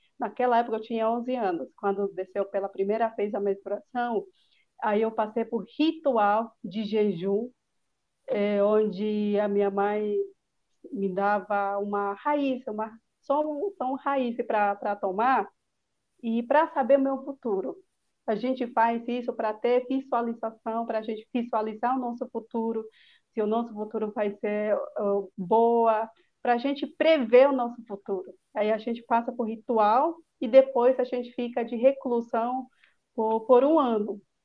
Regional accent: Mato Grosso, Brazil; E eu nasci na Irra Kalapalo, uma aldeia que você conheceu

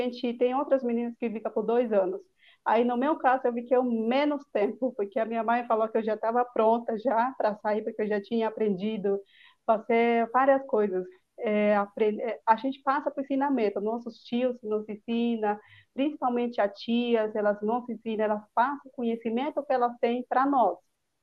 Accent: Mato Grosso, Brazil; E eu nasci na Irra Kalapalo, uma aldeia que você conheceu

